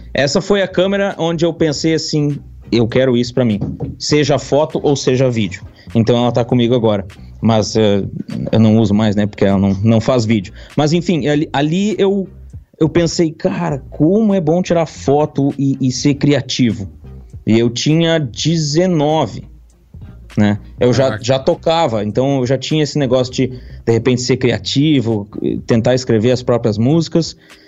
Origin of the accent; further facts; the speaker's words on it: Sapiranga, Rio Grande do Sul, Brazil; Bom, eu sou de Sapiranga, na verdade, aqui no Rio Grande do Sul, né?